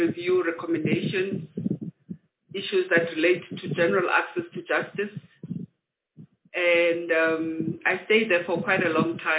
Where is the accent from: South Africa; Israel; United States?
South Africa; Mthatha, Eastern Cape; I am a child of the Eastern Cape in Umtata, and I was raised in the Eastern Cape, went to school there, boarding school